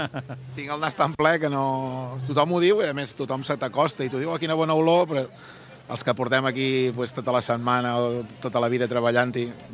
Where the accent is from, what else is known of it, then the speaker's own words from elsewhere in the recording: La Bisbal d'Empordà, Catalonia, Spain; De la Bisbal d'Empordà.